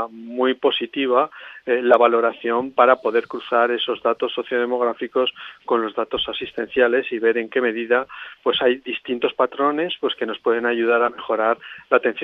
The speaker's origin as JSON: {"language": "Spanish", "region": "Aragon", "country": "Spain", "tie": "born or raised there", "said": "Bueno, yo soy aragonés, sí. He nacido aquí."}